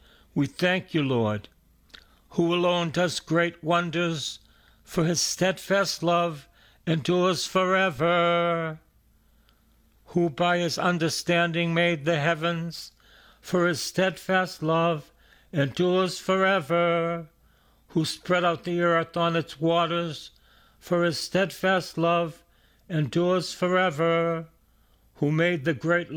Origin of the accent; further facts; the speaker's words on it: Boston, Massachusetts, United States; I'm from East Boston, and I went to Salem State